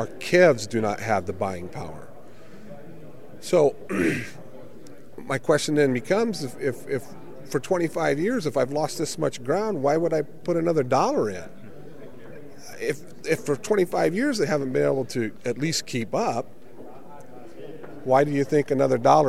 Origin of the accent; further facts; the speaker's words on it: Neligh, Nebraska, United States; I'm from Neely, Nebraska, which is Antelope County, and I ranch in Holt County.